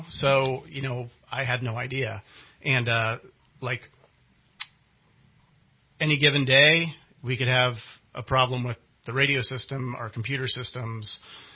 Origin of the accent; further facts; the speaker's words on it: Fairfield, California, United States; Like when I grew up in Fairfield, you know